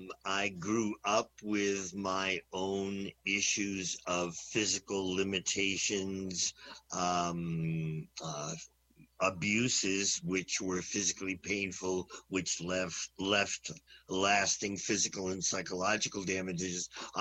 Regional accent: Agawam, Massachusetts, United States; now in Boston, United States; I moved to Boston in the early 80s, leaving Agawam, Massachusetts, my hometown, at the foot of the Berkshires, as you say.

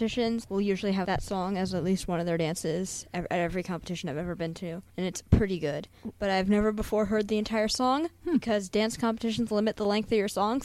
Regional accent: Hudson, New York, United States

